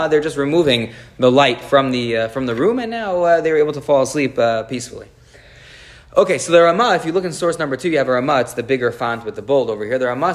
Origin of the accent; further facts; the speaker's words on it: Woodmere, New York, United States; I'm from Woodmere, and then every single aunt and uncle and the cousin, well, cousins didn't all move back, but every single aunt and uncle on both my mother and father's side are all from Woodmere, which is why we moved to LA.